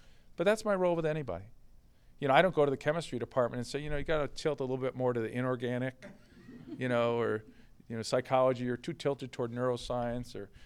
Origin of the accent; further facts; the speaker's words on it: Milwaukee, Wisconsin, United States; I grew up where you really had to be a loyal fan. So I grew up in Milwaukee. I used to watch the old Braves games.